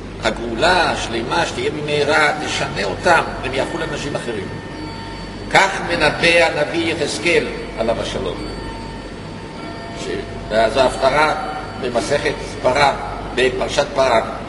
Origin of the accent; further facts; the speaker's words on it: Jerusalem, Jerusalem District, Israel; now in Haifa, Israel; שאני הקטני ירושלמי, אומנם אני עכשיו גר בחיפה, אבל אני ירושלמי.